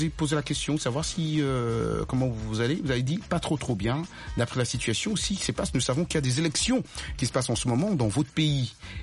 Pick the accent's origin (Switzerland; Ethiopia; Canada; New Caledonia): Ethiopia; chez nous, en Éthiopie, les musulmans et les chrétiens cohabitent.